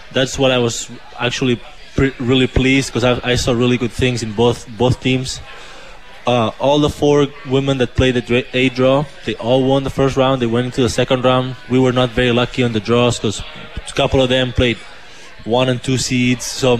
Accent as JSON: {"language": "English", "country": "Spain", "second_language": "English", "said": "hey, I'm from Spain, and I've already been in your situation"}